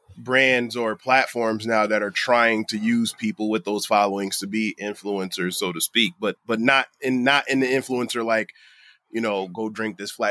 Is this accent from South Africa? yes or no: no; Bridgeport, Connecticut, United States; I'm a kid from Bridgeport just trying to make it.